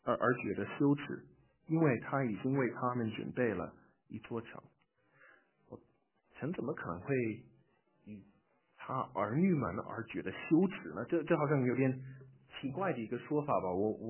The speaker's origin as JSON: {"language": "Chinese", "country": "China", "tie": "born or raised there", "said": "我们现在就是寄居的，我们现在就是拿着一个签证。我在国内长大的时候"}